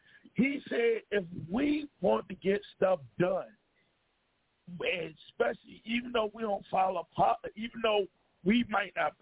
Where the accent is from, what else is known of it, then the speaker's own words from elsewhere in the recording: Virginia, United States; I'm from DMV. I'm from Virginia.